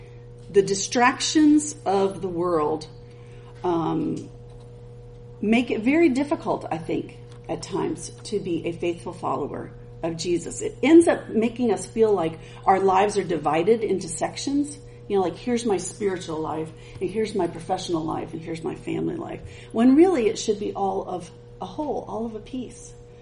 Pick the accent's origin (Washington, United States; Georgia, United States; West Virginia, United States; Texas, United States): Washington, United States; Seattle; now in Arkansas, United States; We're actually from the Seattle area, so before our long tenure in Arkansas, we're from the Pacific Northwest.